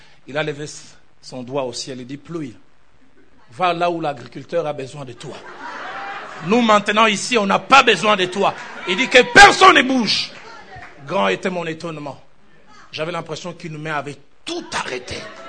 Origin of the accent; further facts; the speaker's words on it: Kinshasa, DR Congo; je prêchais dans une grande école chez nous à Kinshasa